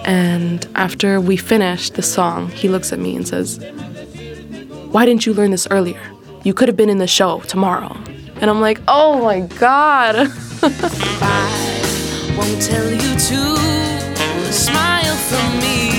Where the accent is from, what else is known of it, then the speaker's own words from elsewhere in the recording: San Francisco, California, United States; born there; I'm a singer from the Bay Area. I was born in San Francisco, and I've been into music and the arts my entire life.